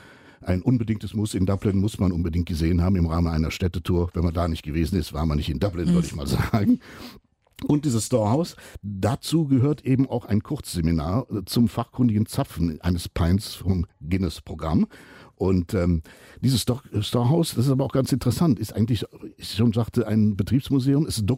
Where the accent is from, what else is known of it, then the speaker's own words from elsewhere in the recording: Cologne, North Rhine-Westphalia, Germany; zu meiner Heimatstadt Köln